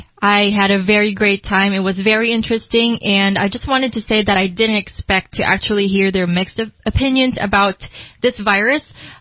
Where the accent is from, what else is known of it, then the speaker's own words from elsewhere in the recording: Philippines; I am from the Philippines. I am 26